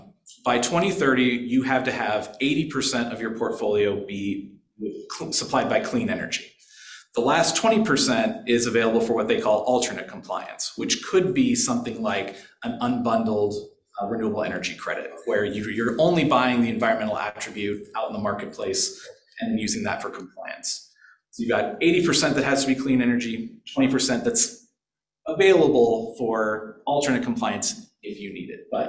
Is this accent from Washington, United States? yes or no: yes; Washington, United States; I grew up in the Wenatchee Valley.